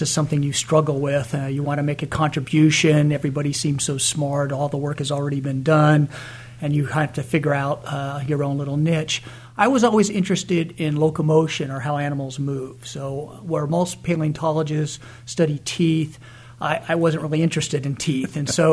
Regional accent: Salt Lake City, Utah, United States; born there; also born or lived in California; I was born in Salt Lake City, Utah, so I'm a Western boy compared to the Midwest here, and we moved around a lot. I actually went to three different high schools, but when I was a sophomore in high school in a school in California

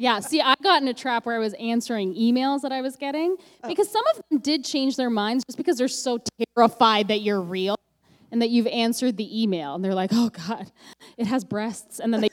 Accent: Canada; Okay, well, I don't know if you knew this, but I'm the Canadian you.

